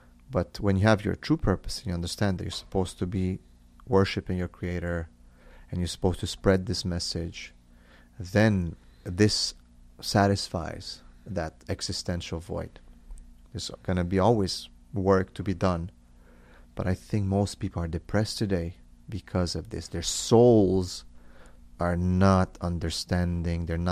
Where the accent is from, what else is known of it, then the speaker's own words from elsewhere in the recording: Romania; that's how we were raised in Romania.